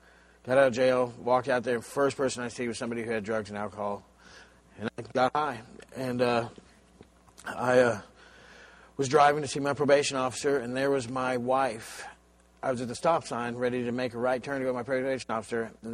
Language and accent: English; Arizona, United States; I'm from Arizona. I come from a family of alcoholics.